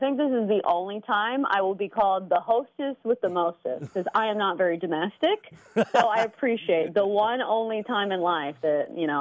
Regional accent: Nashville, Tennessee, United States; Yeah, I'm actually from Nashville. So this is where I was born and raised. I went to NC State.

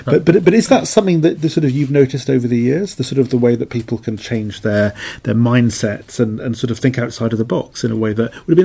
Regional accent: Cardiff, Wales, United Kingdom; where I used to live when I grew up in Cardiff.

